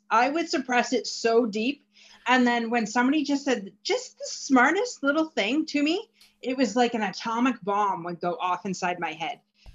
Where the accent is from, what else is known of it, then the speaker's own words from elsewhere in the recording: Ontario, Canada; now in Windsor, Canada; I was living, I'm from Ontario, Canada. So I was living in a place called Chatham